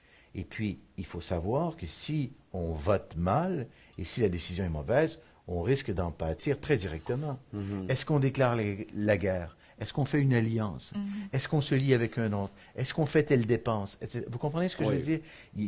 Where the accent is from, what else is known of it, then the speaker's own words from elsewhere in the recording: Canada; Moi je suis Canadien, je suis ici